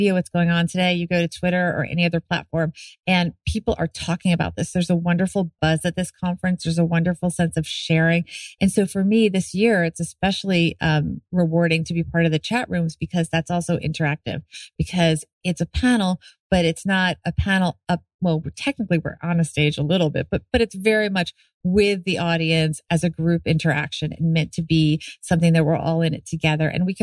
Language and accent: English; New York, United States; also born or lived in Philadelphia; So I am a New Yorker. I was born in New York City. I grew up in the suburbs, and then I moved back after graduating from University of Pennsylvania.